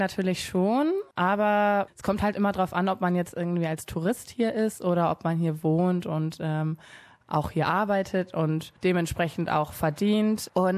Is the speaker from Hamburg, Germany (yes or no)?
yes; Hamburg, Germany; now in Melbourne, Australia; Ja, ich habe natürlich so den Vergleich zu Hamburg in Deutschland. Das ist natürlich jetzt schwer zu sagen, weil es meine Heimatstadt ist und ich Hamburg natürlich auch sehr gern habe.